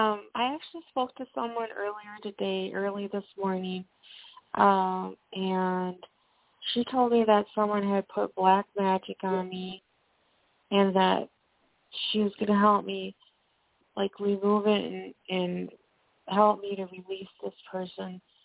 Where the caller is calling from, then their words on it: Minnesota, United States; Minnesota.